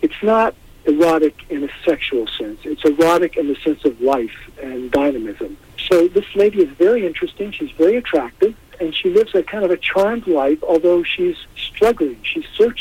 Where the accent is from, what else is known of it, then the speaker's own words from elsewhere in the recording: New York, United States; I'm from the Hudson Valley